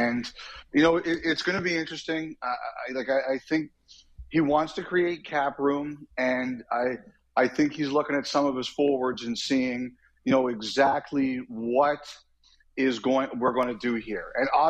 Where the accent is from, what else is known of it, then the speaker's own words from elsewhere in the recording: Toronto, Ontario, Canada; since I grew up in Toronto, you know, that was the hockey I could watch.